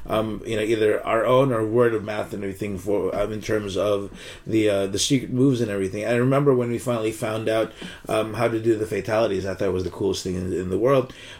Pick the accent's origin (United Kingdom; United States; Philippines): Philippines; It's been since last year, since we got to mention that we're from the Philippines.